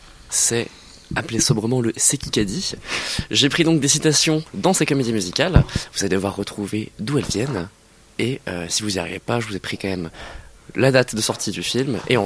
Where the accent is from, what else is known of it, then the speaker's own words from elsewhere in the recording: France; accent: French; Avec mon superbe accent franchouillard.